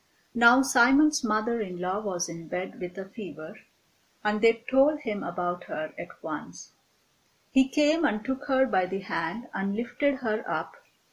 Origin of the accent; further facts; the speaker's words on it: Delhi, India; now in United States